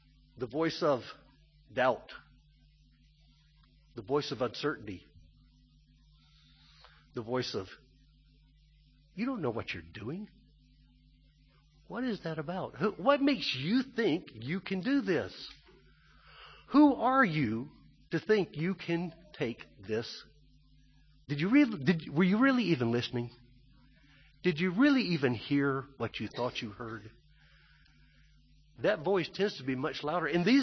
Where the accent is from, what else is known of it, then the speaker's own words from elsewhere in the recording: Alabama, United States; we go back to my home state of Alabama.